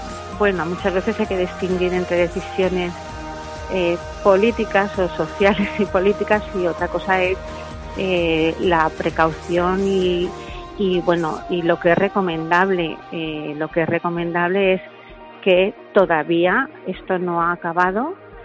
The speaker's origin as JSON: {"language": "Spanish", "town": "Almansa", "region": "Castilla-La Mancha", "country": "Spain", "said": "yo soy de Almansa, y mi familia es de Alpera"}